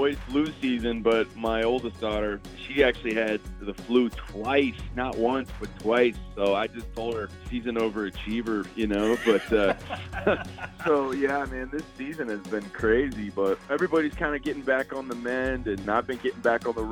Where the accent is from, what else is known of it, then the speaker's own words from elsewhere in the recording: Chicago, Illinois, United States; now in Nashville, United States; Like, I grew up in Chicago, but now that I live in Nashville, we're used to pretty mild winters.